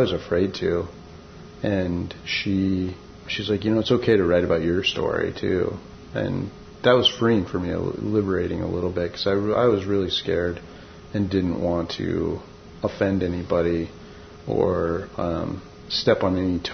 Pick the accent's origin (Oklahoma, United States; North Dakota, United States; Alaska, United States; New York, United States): Alaska, United States; all stems from what I learned growing up in Yupik culture, because everything from the time that Western culture came was framed by epidemics